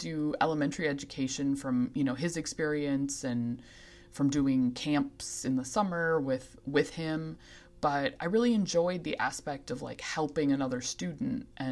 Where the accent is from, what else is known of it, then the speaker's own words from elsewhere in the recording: Rochester, Minnesota, United States; So I'm originally from Rochester, Minnesota, and it's in southeastern Minnesota.